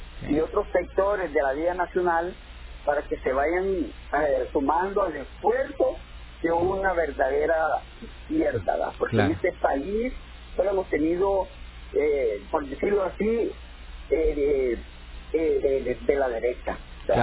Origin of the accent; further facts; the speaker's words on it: El Salvador; como todo salvadoreño, pues estamos obligados